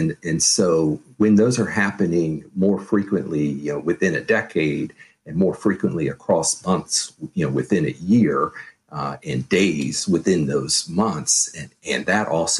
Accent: Virginia, United States; I grew up in Virginia, and those forests are beautiful in the foothills of the Blue Ridge Mountains.

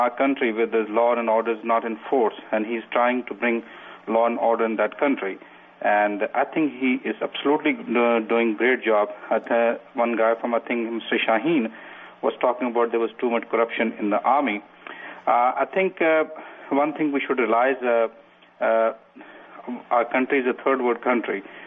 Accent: Pakistan; now in United States; I'm living over here in the United States, and I personally feel, being a Pakistani

